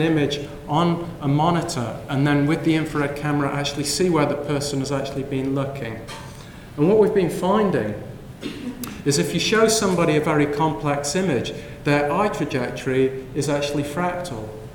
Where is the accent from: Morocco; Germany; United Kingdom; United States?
United Kingdom; but I'm British and we like to be miserable a lot of the time.